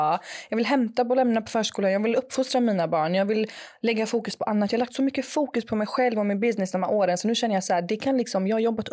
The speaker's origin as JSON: {"language": "Swedish", "town": "Jönköping", "region": "Jönköping County", "country": "Sweden", "said": "Nej, jag är från Jönköping."}